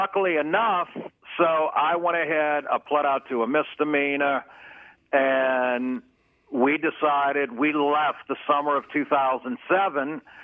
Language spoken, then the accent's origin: English; New Orleans, Louisiana, United States; I was born and raised in New Orleans in a regular neighborhood, single mother, low income.